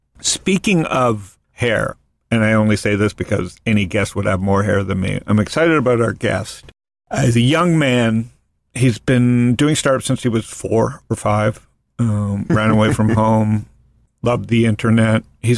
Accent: Toronto, Ontario, Canada; now in Arizona, United States; I'm from Toronto, and Toronto people

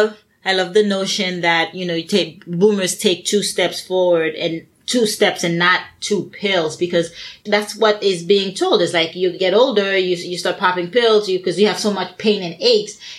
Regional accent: Boston, Massachusetts, United States; I'm just like you. I'm from Boston. And so not too far from each other, Vermont, Boston, and now the West Coast.

